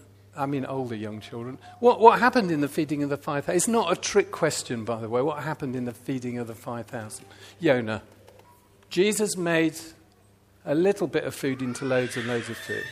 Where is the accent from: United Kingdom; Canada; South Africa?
United Kingdom; Sheffield, Yorkshire and the Humber; now in Hertfordshire, United Kingdom; but it did give me some identity as a Yorkshire lad in Hertfordshire, you know, to say, I'm from Sheffield, you know.